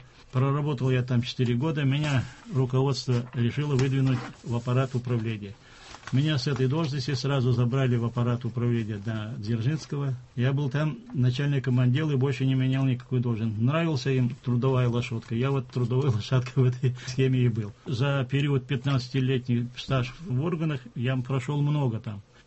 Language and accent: Russian; Yelabuga, Tatarstan, Russia; Я вырос в Елабуге.